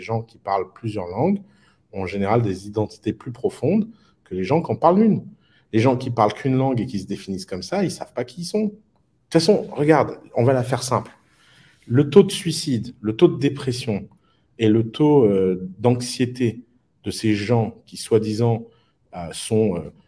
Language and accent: French; Lebanon; Moi, je viens du Liban.